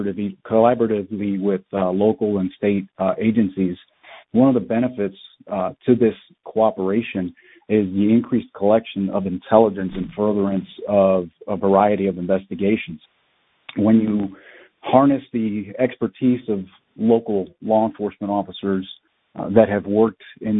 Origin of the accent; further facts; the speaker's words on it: Chicago, Illinois, United States; I grew up in Chicago, in the Logan Square area of Chicago, surrounded by a variety of street gangs